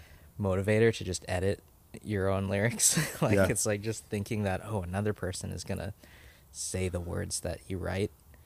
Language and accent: English; Hawaii, United States; 'Cause I think when we say that we're from Hawaii, one like reaction is they kind of conflate being Hawaiian with being from Hawaii. But the truth is like, our parents are not from there initially either.